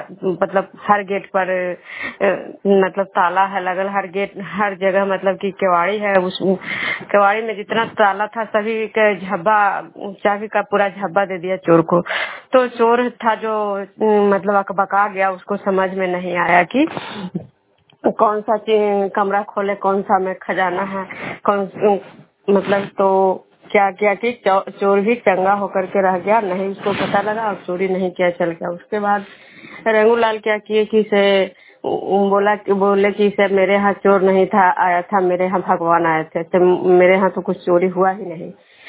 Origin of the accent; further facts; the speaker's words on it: Bishnupur, Bihar, India; मैं बिष्णुपुर ग्राम खजुरा पंचायत नालंदा जिला नगर नौसा प्रखंड के निवासी हूँ।